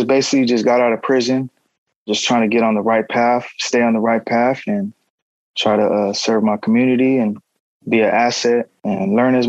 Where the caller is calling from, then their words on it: San Bernardino, California, United States; I'm calling from San Bernardino, California, and I am a firefighter.